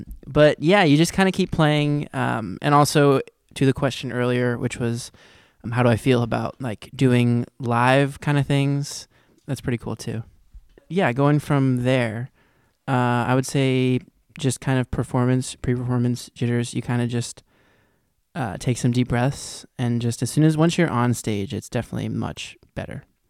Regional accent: California, United States; But I'm from Southern California and this is in Northern California, and I'm going, you know, to university.

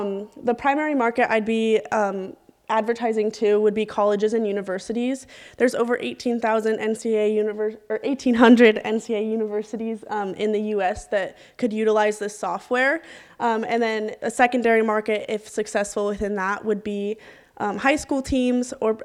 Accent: Denver, Colorado, United States; athlete on the women's soccer team here at Dominican, and I'm also from Denver, Colorado.

